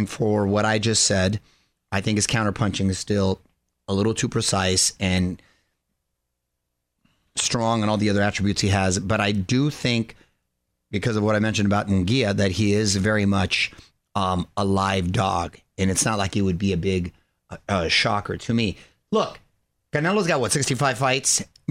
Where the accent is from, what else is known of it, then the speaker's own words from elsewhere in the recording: Chula Vista, California, United States; I'm from Chula Vista. It's a neighborhood right next door.